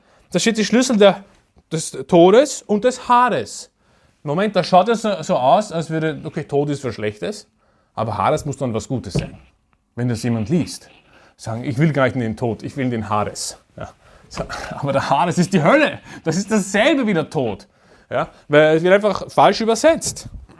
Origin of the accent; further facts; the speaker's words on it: Austria; aber was heißt das für uns als Österreicher?